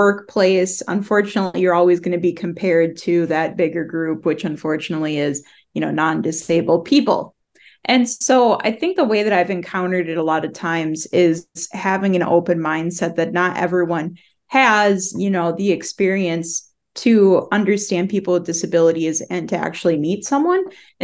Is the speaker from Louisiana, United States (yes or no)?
no; Minnesota, United States; I am certainly from Minnesota.